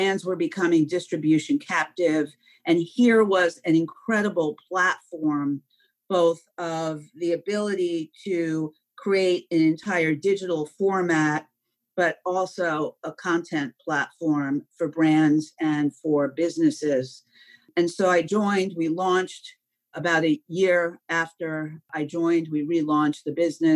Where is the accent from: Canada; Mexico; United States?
United States; Long Island, New York; I grew up on Long Island.